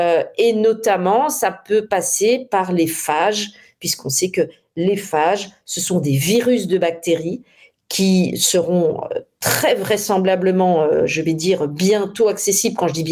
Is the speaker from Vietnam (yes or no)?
yes; Vietnam; non, je suis dans mon pays d'origine.